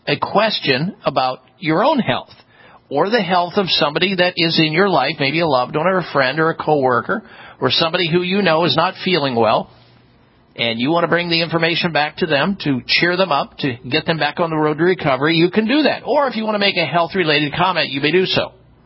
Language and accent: English; Midwest, United States; I grew up in the Midwest. I hate cold weather.